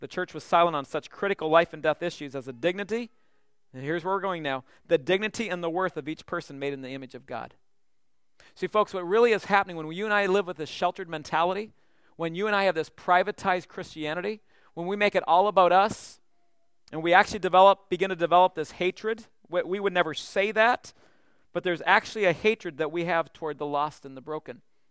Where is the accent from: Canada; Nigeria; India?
Canada; I'm from Canada, so we had to go out in a winter storm to feed the cows and all this stuff.